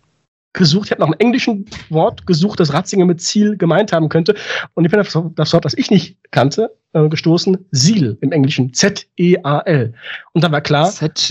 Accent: North Rhine-Westphalia, Germany; Ja, dieses Rheinland, wo ich herkomme.

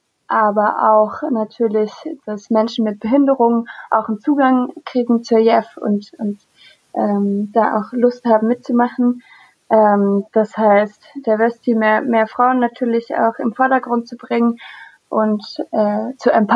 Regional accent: Strasbourg, Grand Est, France; weil ich komme ja aus Straßburg ursprünglich und musste von meinem Haus aus immer am Parlament vorbei, um dann in die Stadt zu kommen.

